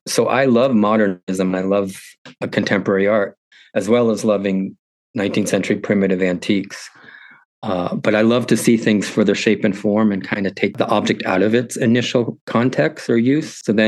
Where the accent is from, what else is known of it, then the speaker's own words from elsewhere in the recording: Miami, Florida, United States; because also growing up in Miami, it was mainly built as a fantasy vacation destination or a fantasy retirement community for people from the Northeast to flock to.